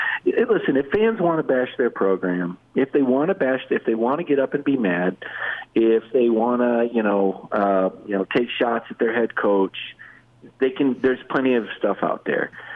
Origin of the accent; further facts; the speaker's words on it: Michigan, United States; also born or lived in Mobile; I was born in Mobile, Alabama, grew up in Michigan, and went to Michigan State. Been in the South since 1993.